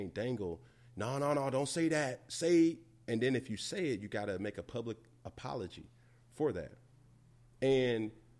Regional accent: Atlanta, Georgia, United States; man, I'm from Atlanta, and I always tell people

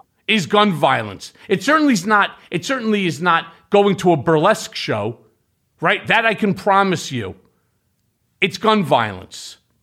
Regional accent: United States; as a parent, as a citizen, as an American, I say to people on the the far right

